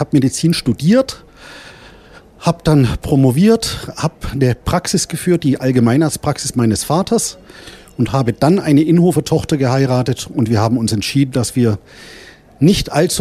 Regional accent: Senden, Germany; also wir kommen ja beide aus Senden

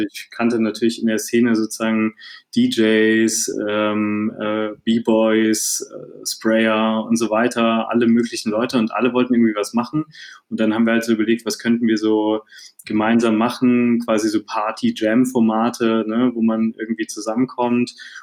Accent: Dresden, Saxony, Germany; Ich bin gebürtiger Dresdner, habe auch in Dresden dann zu der Zeit gelebt

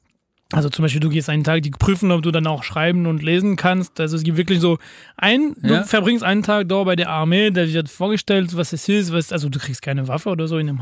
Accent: France; German is a second language; Und bei uns in Frankreich geht darum so Abi und dann schnellstmöglich einsteigen weiter.

